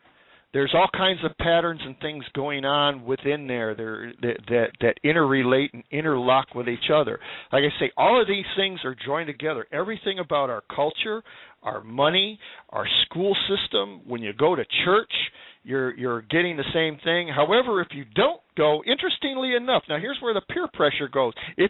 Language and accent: English; United States; I'm all American. I mean, I love my country.